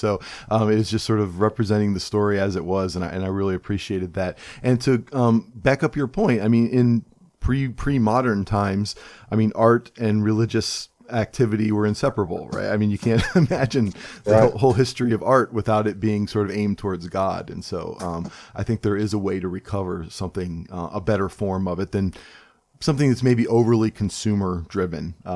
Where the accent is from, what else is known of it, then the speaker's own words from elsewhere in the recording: Cleveland, Ohio, United States; I'm from Cleveland, Ohio. This actually seems kind of mild to me, actually, in terms of snow.